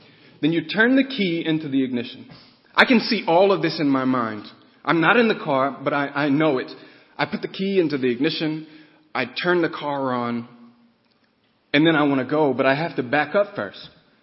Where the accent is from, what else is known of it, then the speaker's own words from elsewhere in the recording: Louisiana, United States; But neither are the Saints, and I'm from Louisiana.